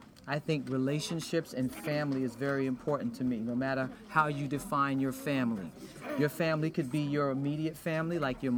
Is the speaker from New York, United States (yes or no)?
yes; New York City, New York, United States; born there; I was born in Jamaica, Queens, New York City.